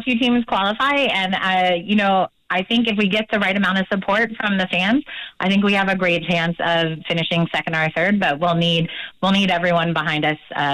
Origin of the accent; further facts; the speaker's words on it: United States; now in Ireland; I grew up playing it in the States, and I've lived in Ireland like 20 years now.